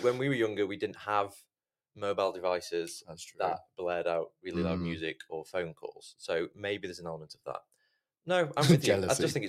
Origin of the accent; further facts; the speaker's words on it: Stoke-on-Trent, West Midlands, United Kingdom; I was born in Stoke-on-Trent. Grew up in Stoke-on-Trent.